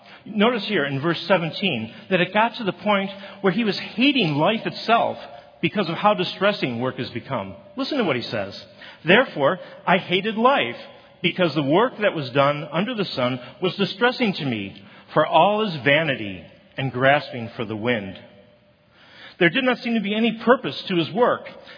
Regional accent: Buffalo, New York, United States; I grew up in Buffalo, New York, which is famous for storms that sort of blow in off of Lake Erie.

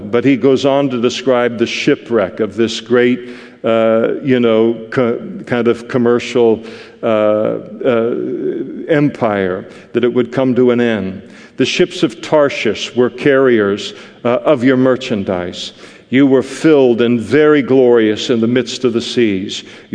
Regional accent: Scotland, United Kingdom; It kills me as a Scot to try and figure these things out.

